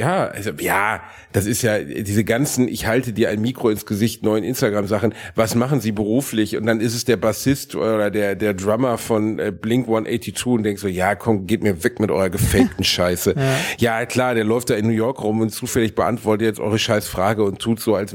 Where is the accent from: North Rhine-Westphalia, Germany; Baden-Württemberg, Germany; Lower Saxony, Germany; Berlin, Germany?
North Rhine-Westphalia, Germany; Gelsenkirchen; ich komme aus Gelsenkirchen